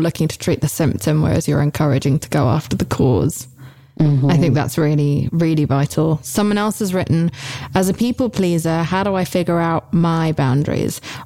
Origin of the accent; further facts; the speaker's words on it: United Kingdom; the old me, especially because I'm British, would have just been like, oh, well, best not to just, you know, say anything.